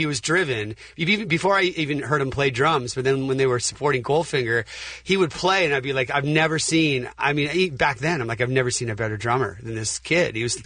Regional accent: California, United States; now in Los Angeles, United States; I grew up in the Bay Area, and ska music has changed my life since I was a kid.

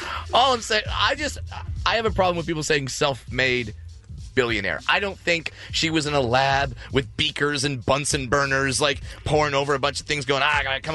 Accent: California, United States; I'm not in the hip-hop community. I'm from Orange County.

